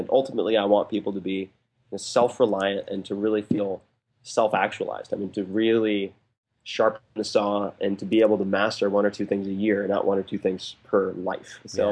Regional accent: Long Island, New York, United States; I'm from Long Island, so I'm not very refined when it comes down to it.

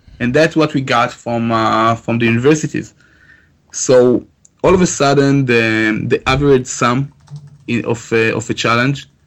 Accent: Tel Aviv, Tel Aviv District, Israel; So we're from Tel Aviv

